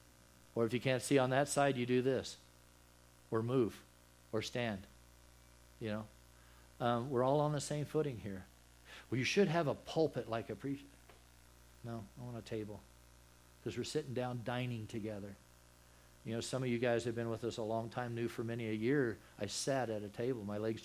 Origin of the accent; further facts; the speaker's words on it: Texas, United States; I'm from Texas, man. I love hats.